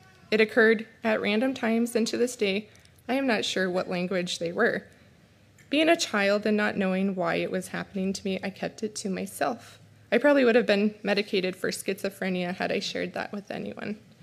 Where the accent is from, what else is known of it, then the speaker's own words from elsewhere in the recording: Hot Springs, United States; I grew up here in Hot Springs, a third generation Hot Springsian. I get the privilege of living in the same town as my two older sisters, along with their families and both of my parents.